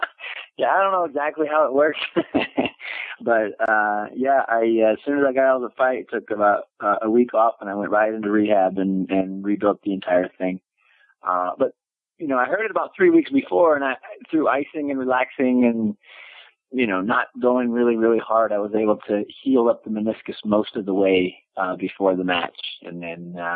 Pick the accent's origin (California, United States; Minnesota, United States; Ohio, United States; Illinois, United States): California, United States; San Jose; The biggest one is this is my hometown. I'm from San Jose.